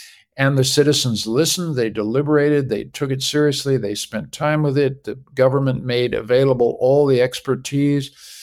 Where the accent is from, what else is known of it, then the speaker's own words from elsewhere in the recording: Canada; accent: American; I'm actually a Canadian. I sound like an American, but I'm actually a Canadian.